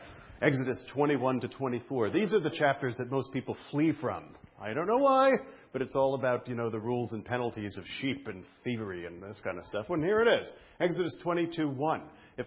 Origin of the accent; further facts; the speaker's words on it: Brooklyn, New York, United States; But I'm from Brooklyn. What do I know from sheep?